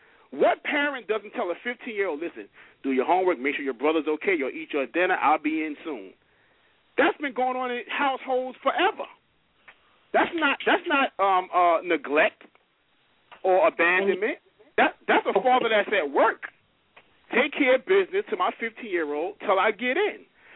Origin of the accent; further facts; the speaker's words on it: New York City, New York, United States; I'm from New York.